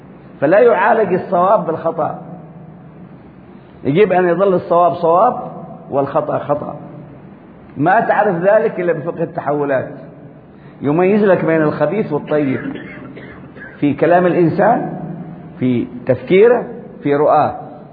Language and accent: Arabic; Yemen; مثلا عندنا في اليمن كانت أنظمة، جاءت حوادث وانقلابات وتغيرت الثورة